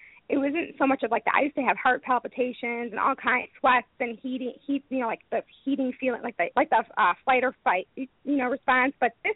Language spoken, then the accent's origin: English; Chicago, Illinois, United States; now in North Carolina, United States; I'm living in North Carolina now because I'm from Chicago